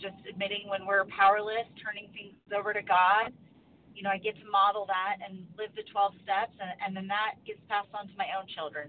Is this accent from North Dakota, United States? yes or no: no; Oregon, United States; Hello, this is … from Oregon.